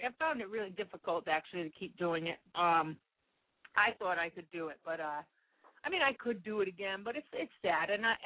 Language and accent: English; Kingston, Rhode Island, United States; That's where I'm from. I went to school in Kingston. I went to URI.